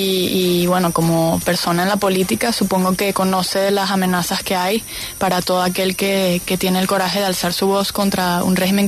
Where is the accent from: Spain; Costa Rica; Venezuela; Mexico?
Venezuela; Es nuestro deber como venezolanos defender nuestro voto